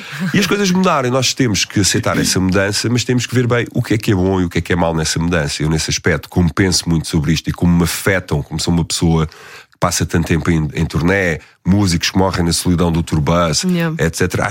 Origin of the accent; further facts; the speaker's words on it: Portugal; nós somos portugueses.